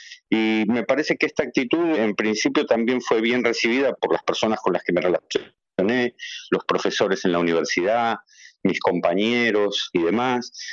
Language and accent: Spanish; Buenos Aires, Argentina; moved away as an adult; siendo argentino y habiendo vivido toda mi vida o prácticamente toda mi vida en Buenos Aires, se hace difícil